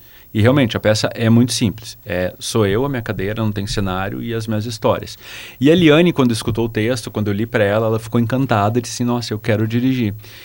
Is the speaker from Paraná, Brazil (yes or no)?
no; Cachoeira do Sul, Rio Grande do Sul, Brazil; moved away as an adult; also born or lived in Porto Alegre; eu sou do interior do Rio Grande do Sul, de Cachoeira do Sul. Com 18 anos eu fui morar em Porto Alegre